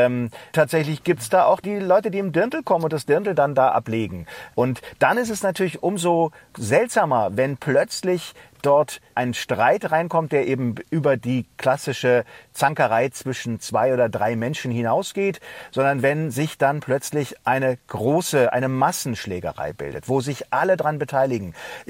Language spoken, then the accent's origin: German; Munich, Bavaria, Germany; Und als Münchner sagt man ja oft, wenn andere über Bayern reden, über die Lederhosen und all das, das seien alles Klischeebilder.